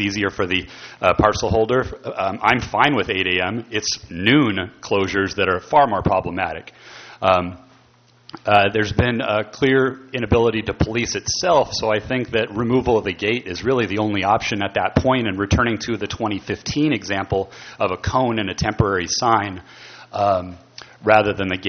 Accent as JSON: {"language": "English", "town": "Morro Bay", "region": "California", "country": "United States", "said": "Good evening, Council. … from Morro Bay."}